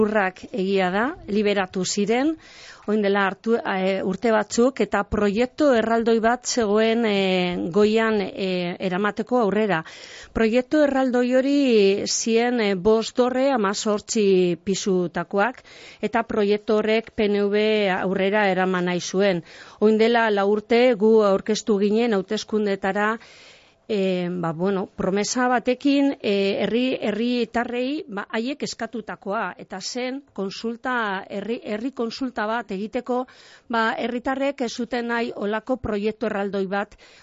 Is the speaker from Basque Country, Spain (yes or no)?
yes; Basque Country, Spain; moved away as an adult; now in Durango, Spain; ni Durangarra izatez ez naz, ni Ezkerraldekoa naiz. Durangon 30 urte daramat ja bizitzen eta han nire susterrak ja badaude